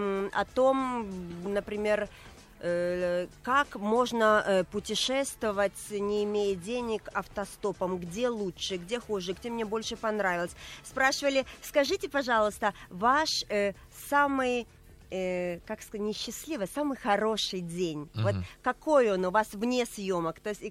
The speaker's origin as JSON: {"language": "Russian", "country": "Lithuania", "lives_now": "Kyiv, Ukraine", "said": "ну, понимаете, дело в том, что я приехала сюда с Литвы."}